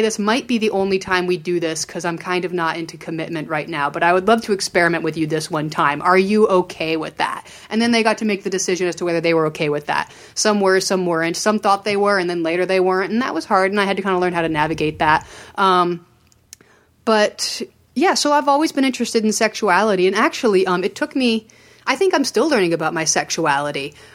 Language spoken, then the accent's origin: English; Vermont, United States; also born or lived in Maryland; So I grew up in Maryland until I was about 8, and then I moved to rural Vermont.